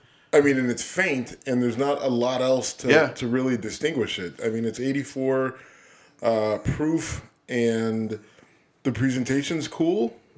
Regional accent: Youngstown, Ohio, United States; You grew up in Buffalo. I grew up in Youngstown.

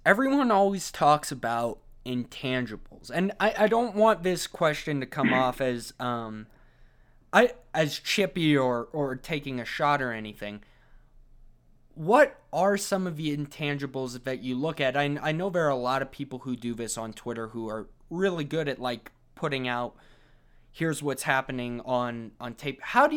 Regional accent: Salt Lake City, Utah, United States; I'm from Salt Lake City.

